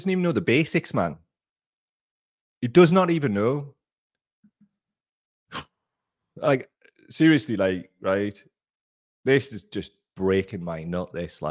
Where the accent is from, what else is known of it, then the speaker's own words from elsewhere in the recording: Gateshead, North East England, United Kingdom; He said frickin', but I'm from Gateshead.